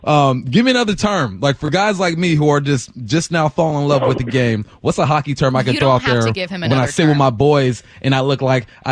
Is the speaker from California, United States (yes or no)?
yes; Culver City, California, United States; I grew up in West LA, Culver City, and hockey wasn't huge in my area, at least with my group of friends.